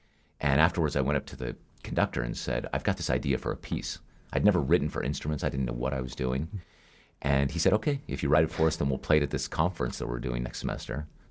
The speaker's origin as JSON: {"language": "English", "region": "Nevada", "country": "United States", "tie": "born or raised there", "said": "I grew up in Nevada"}